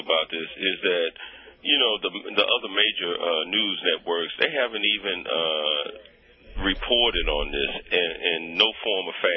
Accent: United States; I've been in the service and stuff, and I'm an American.

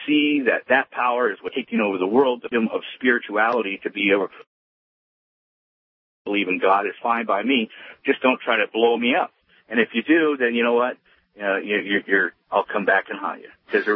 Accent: Denver, Colorado, United States; as an American Indian guy, okay, grew up here in Denver, first one born off the res, born free

